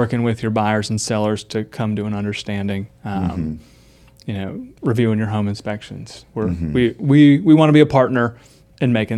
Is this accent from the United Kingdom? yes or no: no; Minnesota, United States; moved away; also born or lived in California; I born and raised in Southeast Minnesota, got here via California.